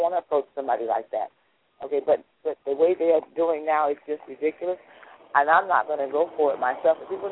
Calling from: Tampa, Florida, United States; from Tampa.

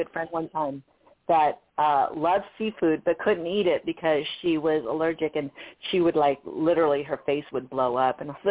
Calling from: California, United States; I'm calling from California.

